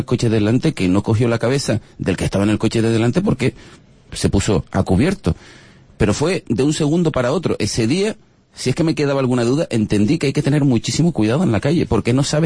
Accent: Spain; En esto sí somos españoles.

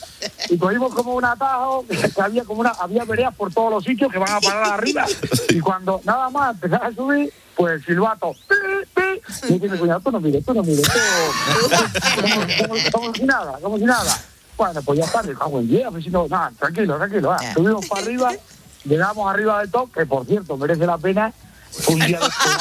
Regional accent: Cáceres, Extremadura, Spain; nosotros somos de Cáceres.

